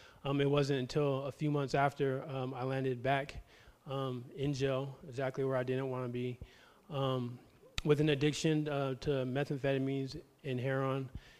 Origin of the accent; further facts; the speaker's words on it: Seattle, Washington, United States; I grew up in Seattle, driving to Spokane.